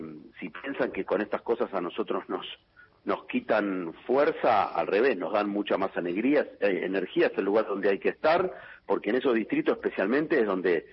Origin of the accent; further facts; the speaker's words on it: Argentina; también como dirigente, como argentino